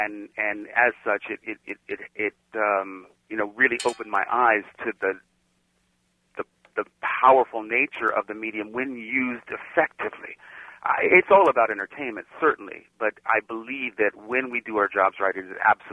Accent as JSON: {"language": "English", "country": "United States", "tie": "born or raised there", "said": "I grew up in the 50s and the 60s, and it was not always easy being a black kid growing up in America."}